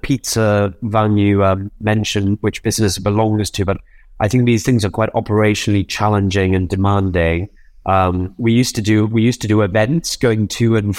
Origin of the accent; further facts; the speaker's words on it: Newcastle, North East England, United Kingdom; I'm not Italian. I'm a Geordie. I'm from Newcastle.